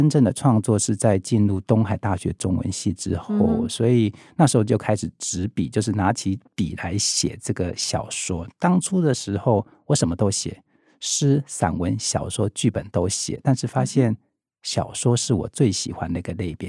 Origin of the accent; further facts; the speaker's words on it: Taiwan; first language Hakka; Chinese is a second language; 虽然我自己的母语是一个客语，那我在家也有时候会听 台语或闽南语，因为 我的阿公阿妈也会讲这个，而且讲的蛮溜的